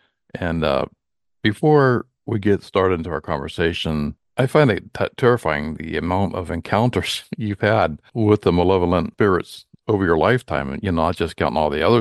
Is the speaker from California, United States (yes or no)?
no; Warren, Ohio, United States; I have been invited to the Ghost Walk in my hometown of Warren, Ohio